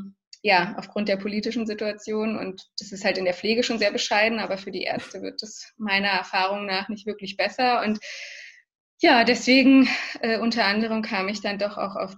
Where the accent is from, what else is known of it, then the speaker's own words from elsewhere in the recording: Berlin, Germany; In Berlin, meiner Heimatstadt.